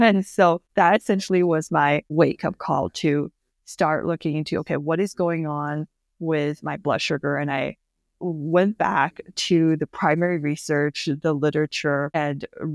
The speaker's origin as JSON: {"language": "English", "country": "Canada", "said": "I'm a Canadian family physician specializing in metabolic health and lifestyle medicine."}